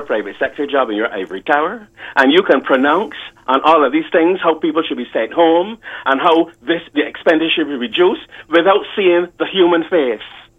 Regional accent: Newcastle, Saint John, Barbados; I was born and bred in Newcastle in St. John.

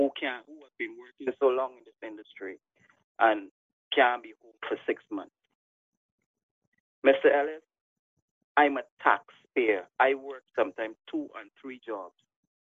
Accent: Barbados; also born or lived in Guyana; I'm Barbadian. But I've lived in Guyana, worked in Guyana during the 90s.

